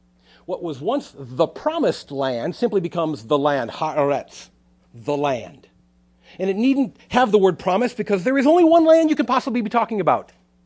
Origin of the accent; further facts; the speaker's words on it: Illinois, United States; I grew up in Northern Illinois. I grew up in Northern Illinois at a time when you could say Michael.